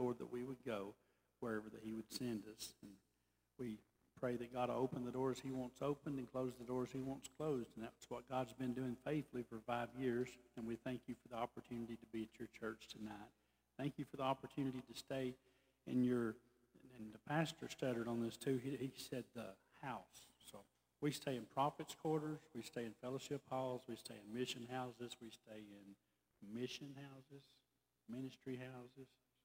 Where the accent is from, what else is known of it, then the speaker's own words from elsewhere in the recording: Pikeville, Tennessee, United States; we're from Pikeville, Tennessee. Does anybody know where Pikeville is in Tennessee?